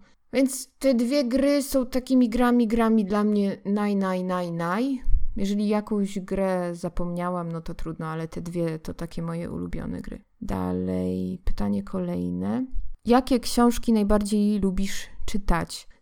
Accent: Lublin Voivodeship, Poland; accent: eastern lilt; now in Kraków, Poland; Natywnie to pochodzę, słuchajcie, z Lubelszczyzny. I dlatego tak śpiewam. Tak słychać, kiedy ja mówię, to słychać taki wschodni zaśpiew podobno. Więc Lubelszczyzna. Ale mieszkam w Krakowie.

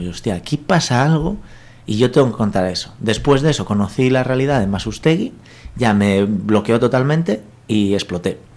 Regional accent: A Coruña, Galicia, Spain; neno se dice mucho dónde soy yo soy de La Coruña.

